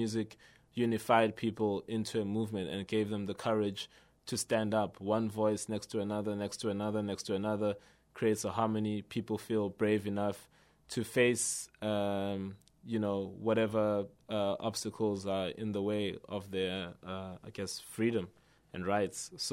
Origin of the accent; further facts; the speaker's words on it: South Africa; Well, I'm coming from South Africa